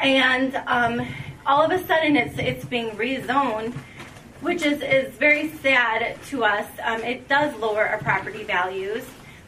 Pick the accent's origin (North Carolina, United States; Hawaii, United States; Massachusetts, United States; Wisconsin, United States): Wisconsin, United States; Greendale; My husband grew up in Franklin. I grew up in Greendale. We love this area